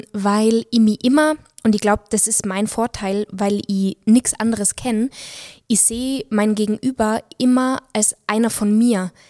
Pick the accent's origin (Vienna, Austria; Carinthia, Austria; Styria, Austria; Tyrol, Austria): Tyrol, Austria; Innsbruck; Innsbruck, und also Innsbruck, meine Heimatstadt